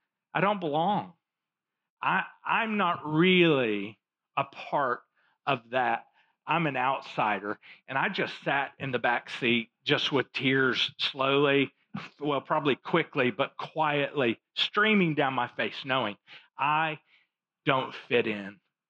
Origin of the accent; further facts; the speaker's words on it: Fayetteville, Arkansas, United States; also born or lived in Little Rock; So I grew up in Fayetteville, but in the third grade in March of my third grade year, so that's the end of the semester, basically. In March, we moved to Little Rock. So I went from Fayetteville to Little Rock.